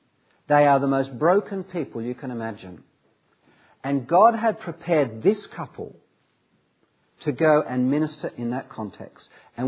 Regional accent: Sydney, New South Wales, Australia; accent: Australian; moved away; I'm from Sydney, by the way. Those of you who are trying to work out my accent, Sydney, been here 11 years, so it's sort of softened, okay? But I can sound really Aussie if I'm with the right crowd

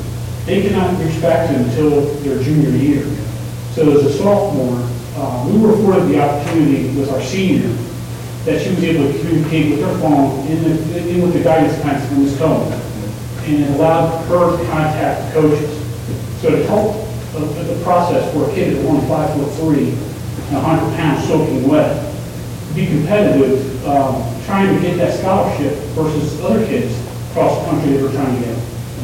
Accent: Glenside, Pennsylvania, United States; from Glenside.

